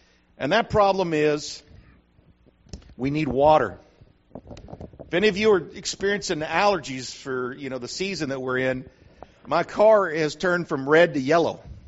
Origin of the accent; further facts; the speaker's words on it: New Mexico, United States; See, I grew up in New Mexico where if you ever did get a chance to go outside while it was raining, you didn't carry an umbrella.